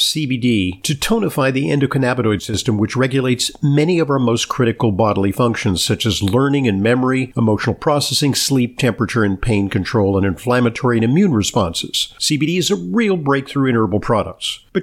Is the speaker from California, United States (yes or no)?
yes; California, United States; This is what happened, is I'm from California